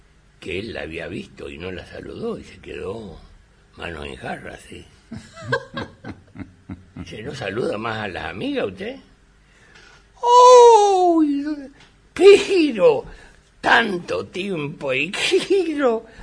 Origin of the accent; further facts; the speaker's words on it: Villa Ángela, Chaco, Argentina; me acompañó a mi pueblo a inaugurar la avenida Artigas, en mi pueblo, en Villa Ángela, que es tercera ciudad del Chaco.